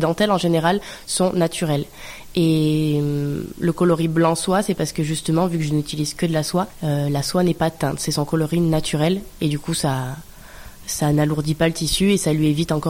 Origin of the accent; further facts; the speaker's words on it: Guillestre, Provence-Alpes-Côte d'Azur, France; je suis originaire de Guillestre